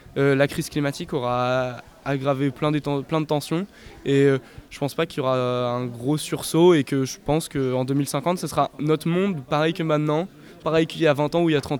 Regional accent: France; pour nous en tant que Français et dans l'Europe

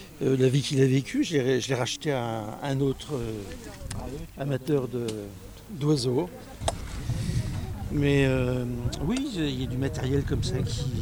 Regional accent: Saint-Brieuc, Brittany, France; born there; je suis né à Saint-Brieuc.

